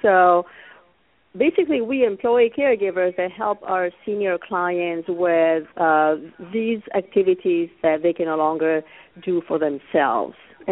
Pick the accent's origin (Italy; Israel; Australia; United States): Italy; I was a nurse in Italy. That's where I'm from. You were wondering about my accent. I'm from Italy.